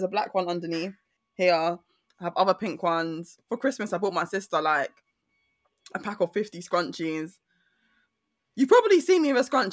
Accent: Jamaica; I'm Jamaican. Don't you know we have nicknames?

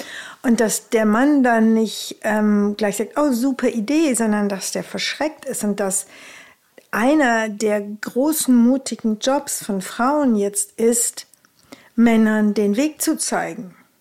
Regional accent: Rhineland, Germany; Bei uns im Rheinland sagt man Tröte fürs Fußballstadion.

